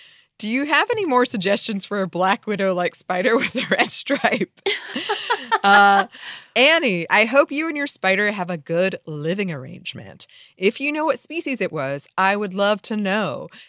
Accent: Australia; I'm Australian

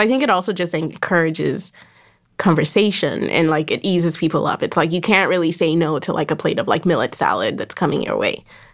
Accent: Lagos, Nigeria; no matter how long I spend away from it or no matter how far away I am from Lagos, like that it's mine.

